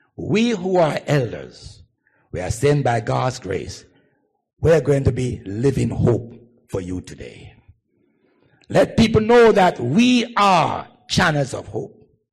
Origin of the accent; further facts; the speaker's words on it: Kingston, Jamaica; Let me tell you about back that I had as a child growing up in Kingston. Never forgot it.